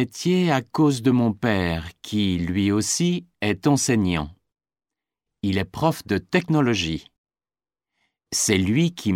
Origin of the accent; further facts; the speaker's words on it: Marseille, Provence-Alpes-Côte d'Azur, France; Alors j'ai 32 ans et je suis originaire de Marseille. C'est là que j'ai commencé à travailler.